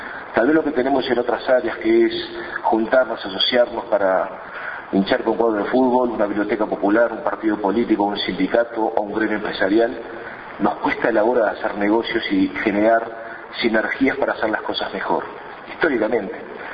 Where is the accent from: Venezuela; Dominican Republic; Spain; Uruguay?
Uruguay; un sentido estratégico que como uruguayos estamos trazando